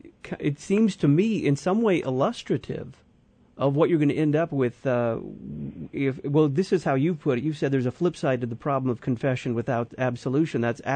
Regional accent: Texas, United States; When I was growing up in Texas, we had blue laws.

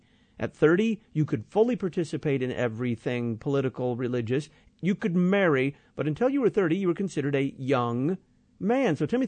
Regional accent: the South, United States; I grew up in the South where just about anybody could be a preacher.

